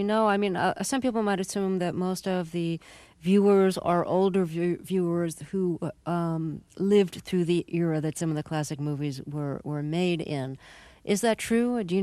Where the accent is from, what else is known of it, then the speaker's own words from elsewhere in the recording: New York, United States; And I know I grew up in New York, and I think, Pat, you might